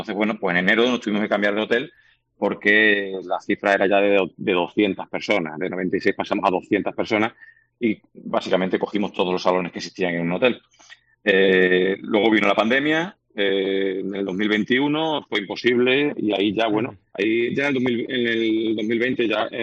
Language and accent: Spanish; Badajoz, Extremadura, Spain; Yo soy aquí de Badajoz, y entonces, bueno, pues intentar montar una convención aquí.